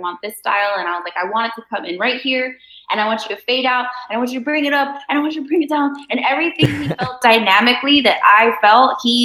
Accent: Homestead, Florida, United States; I know south of in Homestead, we all listen to country music. It's a very agricultural area where I was raised in the South, and there was a lot of country music.

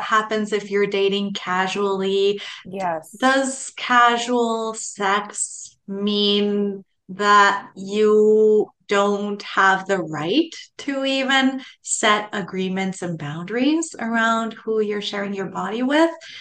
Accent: Guatemala; also born or lived in Mexico; now in United States; I'm from Guatemala. I lived in Mexico. I'm here in the US

